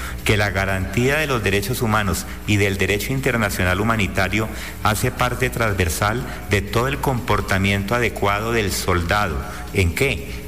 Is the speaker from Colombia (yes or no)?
yes; Colombia; todos los soldados de Colombia somos servidores públicos del Estado